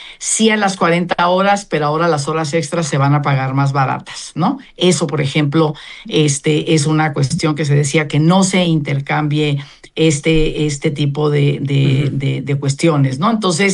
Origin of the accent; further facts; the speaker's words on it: Mexico; México, junto con Colombia y Chile, somos los países de la OCDE con que trabajamos más horas y somos menos productivos.